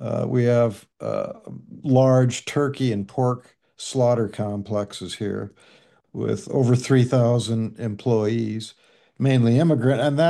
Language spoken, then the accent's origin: English; Storm Lake, Iowa, United States; I grew up in Storm Lake, Iowa, northwest Iowa, a rural environment. It's about 3 hours from anywhere.